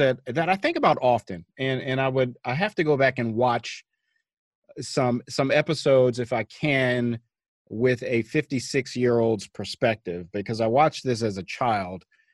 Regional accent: Baltimore, Maryland, United States; growing up in Baltimore, I think we had three channels.

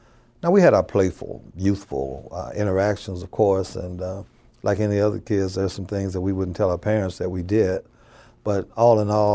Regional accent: Gary, Indiana, United States; I grew up in the Midtown section of Gary. It was a place called the Small Farms, and it was called that for a reason, because where I lived, there were no sidewalks, there were no paved streets.

